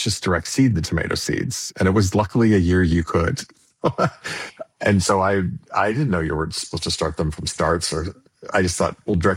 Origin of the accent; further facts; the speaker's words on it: California, United States; And I grew up in California loving beans.